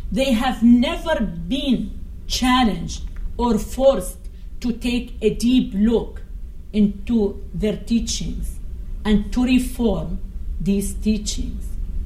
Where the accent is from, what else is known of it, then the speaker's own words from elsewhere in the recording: Syria; Growing up in Syria, I had never heard of radical Islam, Wahhabi Islam, militant Islam, political Islam. I heard only of one Islam, the normal Islam.